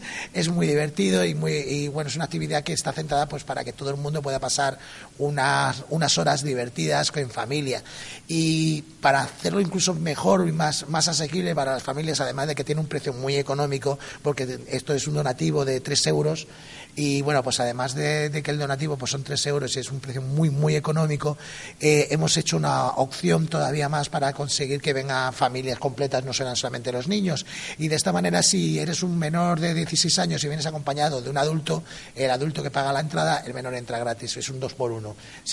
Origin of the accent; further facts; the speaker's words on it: Lucena, Andalusia, Spain; soy de Lucena, pero vivo fuera y quería traer algo a mi tierra.